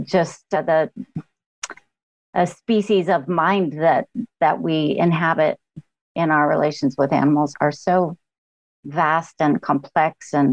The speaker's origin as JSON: {"language": "English", "region": "California", "country": "United States", "said": "And we're all originally from California."}